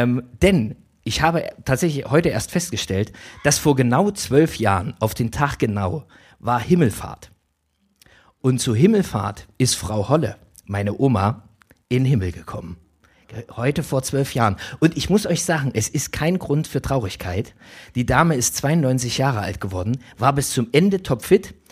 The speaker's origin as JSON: {"language": "German", "town": "Zwickau", "region": "Saxony", "country": "Germany", "tie": "born there", "said": "Und wie man es bei mir sieht, ich bin geborener Zwickauer."}